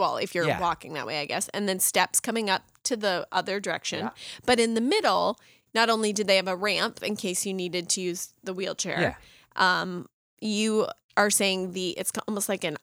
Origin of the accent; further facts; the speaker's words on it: Greene, Maine, United States; I'm from Greene, which is, let's say, 10 miles from Lewiston, Auburn.